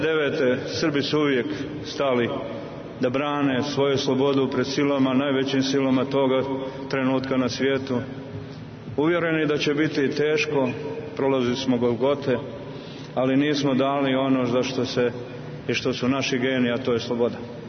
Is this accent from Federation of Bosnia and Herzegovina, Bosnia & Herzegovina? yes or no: no; Republika Srpska, Bosnia & Herzegovina; I mi smo Srbi iz Republike Srpske ponosi na to.